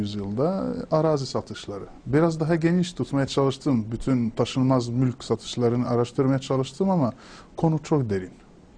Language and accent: Turkish; Tunisia; Turkish is a second language; moved away as an adult; now in Turkey; Evet, yani ben Tunusluyum. 72'de Tunus'ta bir köyünde doğdum. Orada okudum. Üniversiteyi Tunus'ta bitirdim. 96'da Arap Dili ve Edebiyatı'nda bitirdim Tunus Üniversitesi'nde. 98'de Türkiye'ye gelmeye karar verdim.